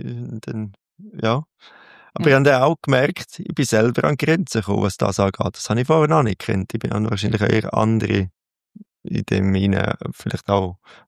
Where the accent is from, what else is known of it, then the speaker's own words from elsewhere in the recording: Prättigau, Graubünden, Switzerland; Also aufgewachsen in Prättigau, das ist auch nochmal ein bisschen anderer Dialekt als jetzt der Bündner Dialekt. Darum ist das auch ein bisschen durcheinander bei mir.